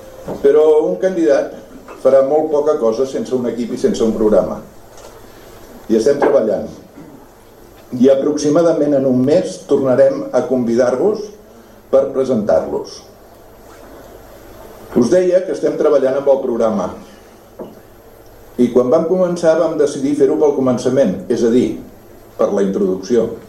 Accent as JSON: {"language": "Catalan", "town": "Barcelona", "region": "Catalonia", "country": "Spain", "tie": "born there", "lives_now": "Sitges, Spain", "said": "tinc 70 anys, vaig néixer a Barcelona, al carrer Tamarit, davant del mercat de Sant Antoni. Fa més de 40 anys que visc a Sitges i em sento sitgetà."}